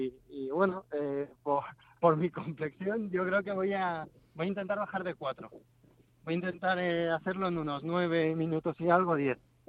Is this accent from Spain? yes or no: yes; Madrid, Community of Madrid, Spain; No soy de Vallecas, soy de Carabanchel.